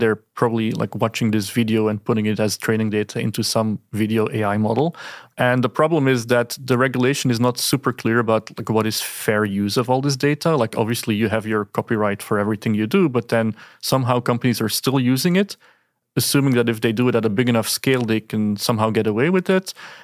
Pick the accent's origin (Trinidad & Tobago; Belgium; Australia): Belgium; now in California, United States; so I'm from Belgium. My wife is from Bosnia. We cannot really live anywhere where not one of us is a foreigner, right? Except in California, I feel like we're both here and no one cares that we have an accent.